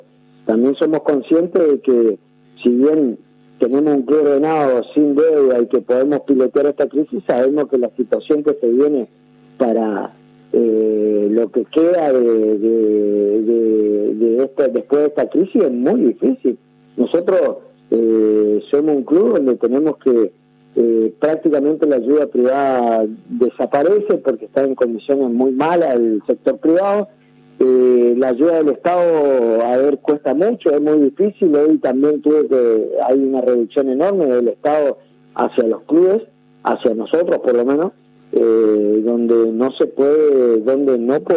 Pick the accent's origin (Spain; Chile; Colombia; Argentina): Argentina; Nosotros somos Argentina, somos un país muy precario